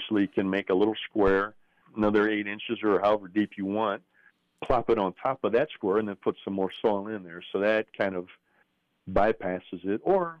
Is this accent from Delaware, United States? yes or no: yes; Wilmington, Delaware, United States; Typically, I grew up in Wilmington, Delaware, so kind of up in your neck of the woods.